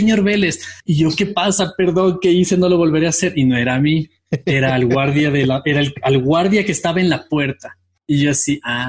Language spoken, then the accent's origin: Spanish; Ecuador; Que acá, por ejemplo, en mi país casi no hay. Hubo una época que sí hubo cosas muy, muy buenas, pero trabajando con el Estado para series, para cortometrajes